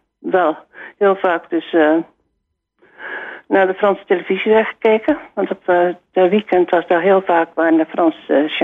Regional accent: Zeeland, Netherlands; Nou, ik ben dus opgegroeid in Zeeuws-Vlaanderen.

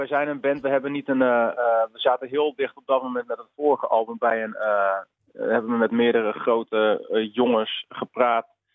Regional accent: Sneek, Friesland, Netherlands; now in Leeuwarden, Netherlands; wij komen uit Friesland. Dat wil zeggen, oorspronkelijk allemaal zo om en nabij Sneek. Daar komen we vandaan. En tegenwoordig zijn we over het land verspreid. Dat wil zeggen, eenmaal in Amsterdam. En ik woon in Leeuwarden.

